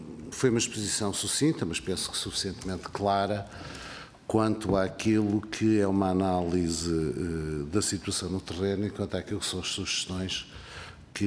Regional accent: Algarve, Portugal; presenciei várias vezes na região de onde venho, no Algarve

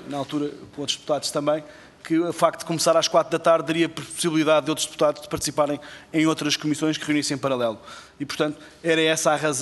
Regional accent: Mação, Santarém, Portugal; Eu não sou de Abrantes, sou de Mação.

